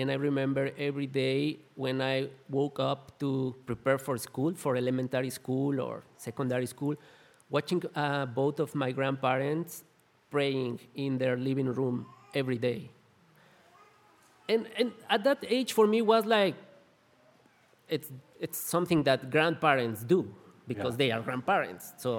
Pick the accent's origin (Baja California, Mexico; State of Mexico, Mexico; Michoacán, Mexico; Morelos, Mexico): State of Mexico, Mexico; Metepec; English is a second language; I grew up in a city called Metepec in Mexico, a medium city, maybe about 200,000 population and 2,600 meters over the sea.